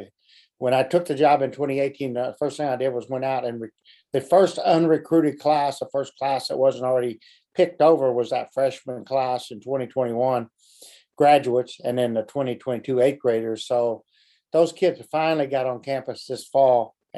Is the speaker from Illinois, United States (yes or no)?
yes; Illinois, United States; She's from up where I'm from in Illinois, just about an hour and a half south of my hometown.